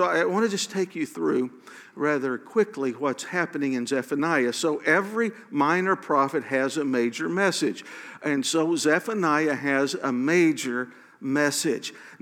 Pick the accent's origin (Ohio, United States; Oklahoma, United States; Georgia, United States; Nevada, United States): Oklahoma, United States; Now, we live in Oklahoma. I grew up here in Oklahoma. I've lived just about all of my life here in Oklahoma.